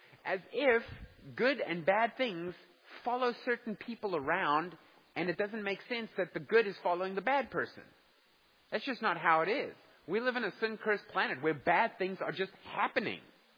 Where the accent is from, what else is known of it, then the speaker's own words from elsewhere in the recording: Pretoria, Gauteng, South Africa; also born or lived in Durban; You know, when I lived in Pretoria, I grew up in Pretoria, and it rains in the summer.